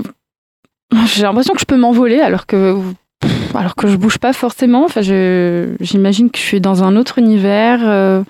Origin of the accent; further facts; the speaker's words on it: Metz, Grand Est, France; also born or lived in Montpellier; Alors, je suis originaire de Metz et j'y vis, dans la Moselle. Donc, voilà. Et je suis rentrée en Lorraine en 2018. Et j'étais à Montpellier pour être avec ma mère. Et j'ai fait mes études ici aussi. J'étais à la fac Paul Valéry.